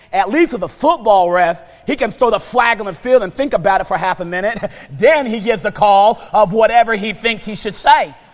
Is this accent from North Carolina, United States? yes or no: yes; North Carolina, United States; Like, growing up, I'm from North Carolina, I said, it was basketball. That's what you did.